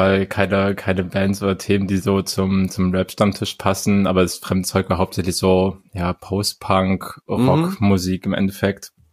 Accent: Halle, Saxony-Anhalt, Germany; born there; Halle Saale represent mein Geburtsstadt ja sogar, ich bin ja da geboren

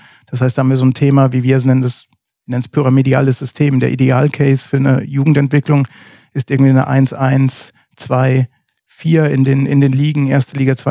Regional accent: Rhineland, Germany; Ich bin tatsächlich im Rheinland aufgewachsen

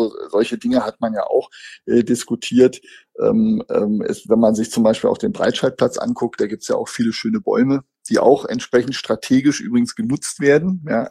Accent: Berlin, Germany; wollen wir als Berliner das?

